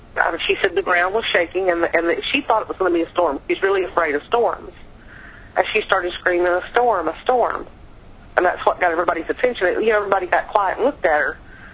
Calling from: Alabama, United States; from Alabama.

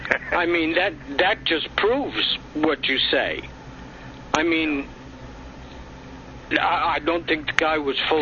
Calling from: Norman, Oklahoma, United States; from Norman, Oklahoma.

